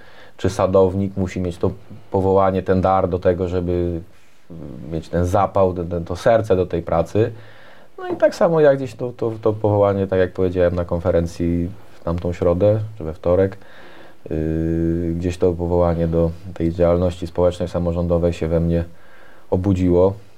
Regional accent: Gorzyczany, Świętokrzyskie Voivodeship, Poland; also born or lived in Sandomierz; urodziłem się w zasadzie w Sandomierzu, no, ale wychowałem się w Gorzyczanach i od dziecka mieszkam w Gorzyczanach. Tu wróciłem, związałem swoją przyszłość, swoje życie, no, z naszą gminą.

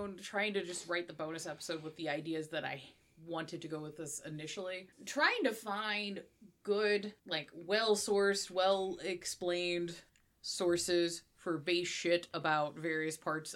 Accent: Scotland, United Kingdom; now in United States; just being a Scottish person from the UK moving to the US

